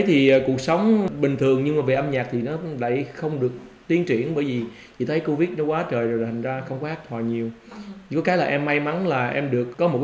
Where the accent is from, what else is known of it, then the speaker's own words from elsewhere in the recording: Vietnam; accent: Huế; Em nói giọng Huế em.